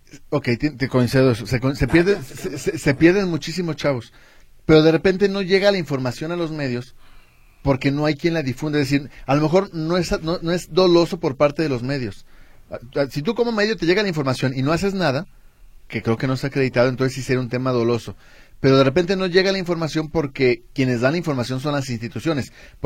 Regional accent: Tepic, Nayarit, Mexico; cuando era niño, vivía en Tepic, Nayarit

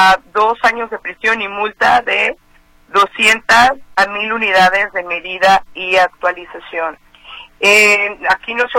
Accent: Jalisco, Mexico; yo creo que también como jaliscienses mexicanos no podemos permitir que se vea a México de esa manera

